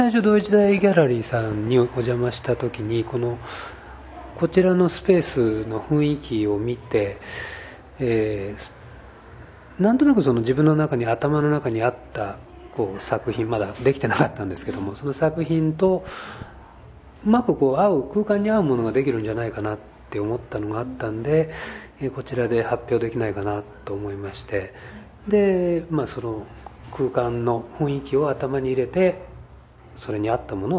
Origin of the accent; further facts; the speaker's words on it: Shizuoka, Japan; moved away as an adult; now in Kyoto, Japan; 出身私は静岡なんですけれども、で学校卒業しまして、京都のその伝統的な御所人形っていうのを作ってる先生のところに弟子入りする形で京都に出てきたんですよ。